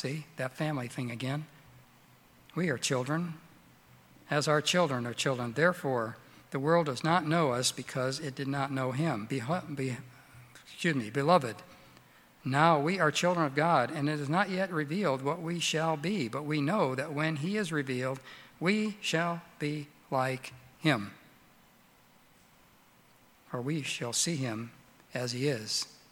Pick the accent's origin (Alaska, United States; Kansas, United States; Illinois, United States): Illinois, United States; And I grew up in Illinois.